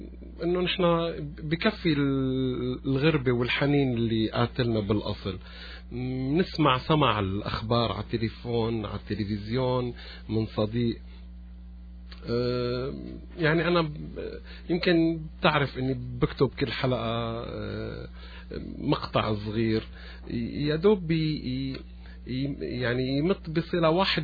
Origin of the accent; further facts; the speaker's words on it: Syria; انا سوري بحمل جنسية سورية، بحمل هوية سورية